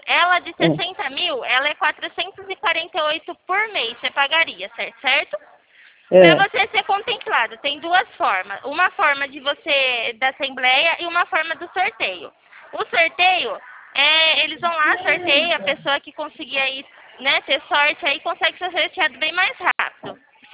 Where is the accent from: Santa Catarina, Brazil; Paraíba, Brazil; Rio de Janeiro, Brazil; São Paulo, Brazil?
São Paulo, Brazil; São Carlos; Eu sou de São Carlos